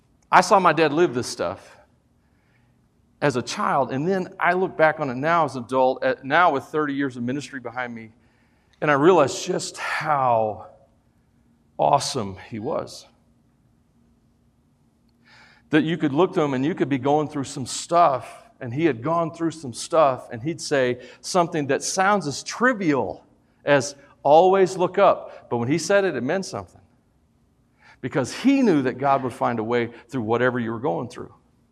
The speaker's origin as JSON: {"language": "English", "region": "the South", "country": "United States", "said": "We're from the South. We are Southerners. We went to the North."}